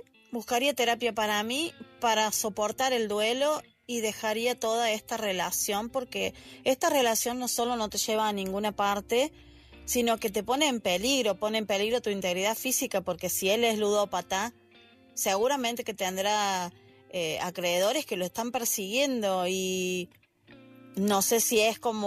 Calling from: Argentina; desde Argentina

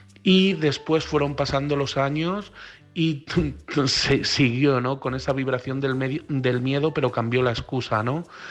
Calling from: Madrid, Community of Madrid, Spain; de Madrid

